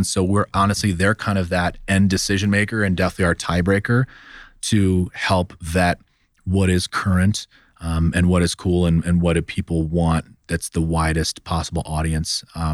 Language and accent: English; Dallas, Texas, United States; I grew up in Dallas, Fort Worth area, and he truly did that.